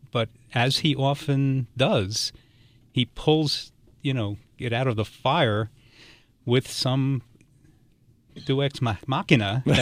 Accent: New York, United States; when growing up in New York, one of the great Christmas movie traditions was the King Kong trilogy that they used to show on TV every year.

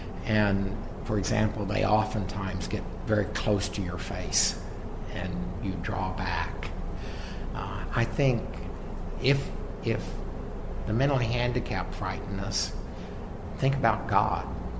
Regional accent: Texas, United States; moved away; I'm a Texan, and of course, I've lived outside Texas most of my life, though Texas, if I think about it, is still home.

